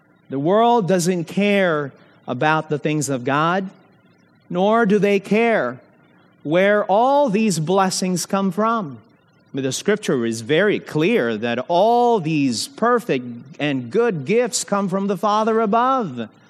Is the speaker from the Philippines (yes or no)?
yes; Mindanao, Philippines; Growing up in the Philippines church, I remember going to youth camp for the very first time, meeting like-minded young people from all over the island of Mindanao.